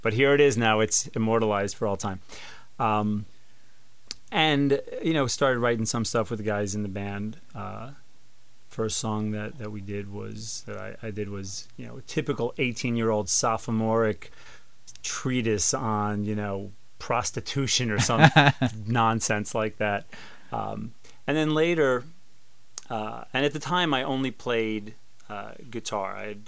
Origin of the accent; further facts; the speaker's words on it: New York, United States; I'm originally a Yankee fan. I'm from New York.